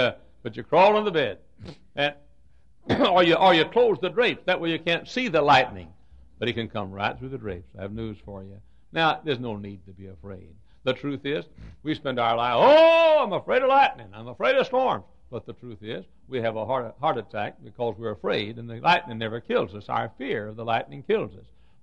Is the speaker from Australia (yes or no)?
no; Texas, United States; I grew up in Texas being afraid I was going to be killed by a tornado.